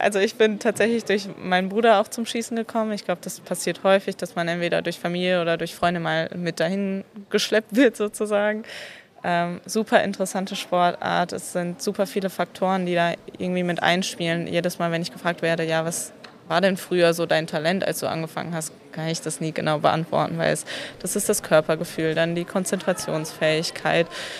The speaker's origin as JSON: {"language": "German", "town": "Kevelaer", "region": "North Rhine-Westphalia", "country": "Germany", "tie": "born or raised there", "lives_now": "Freising, Germany", "said": "Kevela ist meine Heimat, da komme ich gerade her und fahre jetzt heute dann nach Hause, nach Freising."}